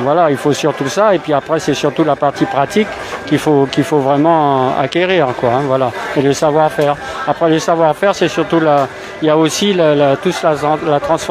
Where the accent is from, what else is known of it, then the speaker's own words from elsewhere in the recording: French Guiana, France; Donc, partant de métropole avec notre expérience, on est venu. Mon épouse est vosgienne et moi, je suis guyanais.